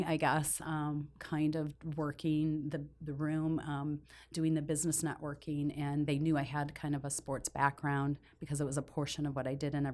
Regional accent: Detroit, Michigan, United States; Scotty Bowman, in fact, gave me a shirt when I left Detroit.

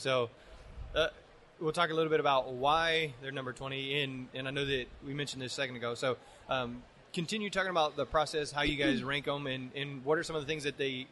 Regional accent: Texas, United States; so again, I'm from Texas

